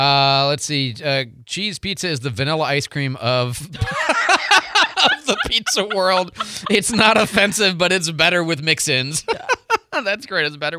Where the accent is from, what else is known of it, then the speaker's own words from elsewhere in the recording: Chicago, Illinois, United States; But, you know, I'm from Chicago, so that's my view.